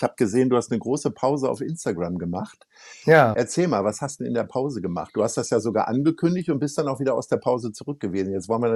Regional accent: Hamburg, Germany; wir als Hamburger wissen, dass das nicht stimmt

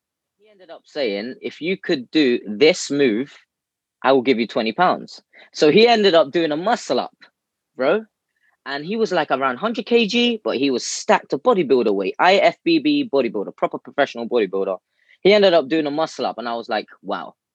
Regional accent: London, United Kingdom; So I'm born in the UK, born and bred in London. Central London as well.

